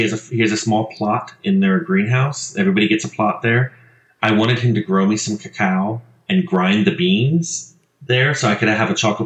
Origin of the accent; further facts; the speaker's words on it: Virginia, United States; now in Southern California, United States; just outside D.C. Yeah, I got a little bit of it. Most of the accent's gone by now.